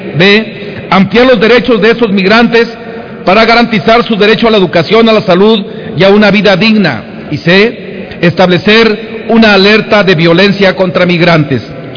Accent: Mexico; Ni como ciudadanos ni como mexicanos podemos soslayar tan grave situación.

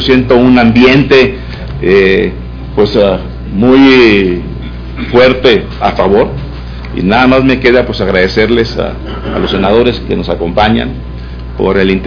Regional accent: Mexico; como gobernador de Baja California y como mexicano que soy.

